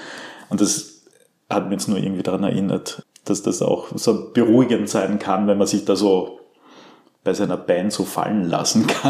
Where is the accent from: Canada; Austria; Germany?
Austria; Villach, Carinthia; ich war jetzt am Wochenende in Villach in Kärnten, wo ich herkomme